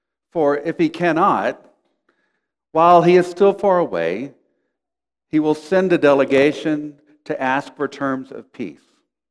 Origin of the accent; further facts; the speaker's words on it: San Antonio, Texas, United States; But not to brag, we're from San Antonio. While we were living in San Antonio, the San Antonio Spurs won 5 NBA titles.